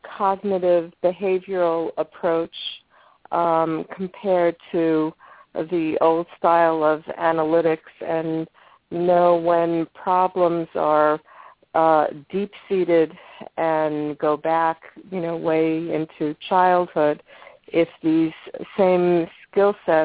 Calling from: New Jersey, United States; I'm calling from New Jersey.

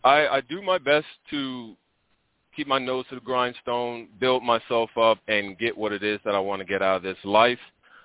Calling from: North Dakota, United States; I'm calling from Interstate 94 eastbound in North Dakota.

